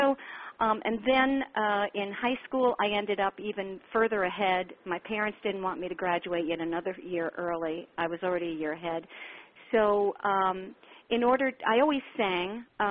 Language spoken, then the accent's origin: English; Long Island, New York, United States; I grew up on Long Island, actually. Long Island is part of New York.